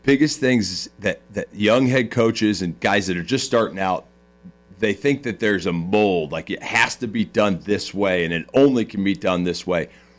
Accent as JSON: {"language": "English", "region": "Indiana", "country": "United States", "said": "I'm not from per se Indianapolis. I say I'm from Indiana."}